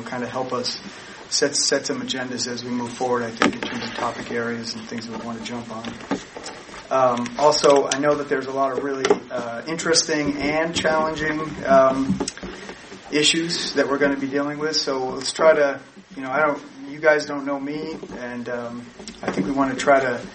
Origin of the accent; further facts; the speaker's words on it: Tremont, Maine, United States; I actually grew up in Maine. I grew up on Desert Island in the little town of Tremont, which is the backside of Mount Desert Island